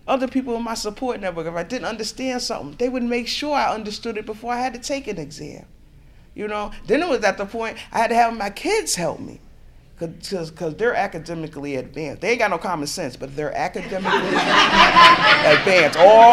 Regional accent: Albany, New York, United States; because I'm from the Albany region, but it used to be the Albany area.

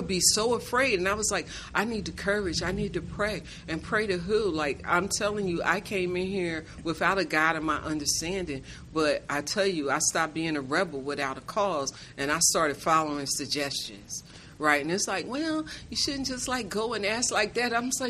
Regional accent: Philadelphia, Pennsylvania, United States; now in Atlantic City, United States; And so, moving on, I've been here for 13 years. I'm from Philadelphia, Pennsylvania.

